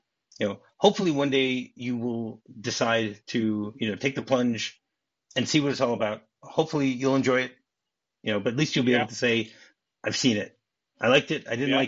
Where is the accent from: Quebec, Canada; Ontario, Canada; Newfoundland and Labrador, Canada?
Ontario, Canada; I told you, I grew up near Windsor.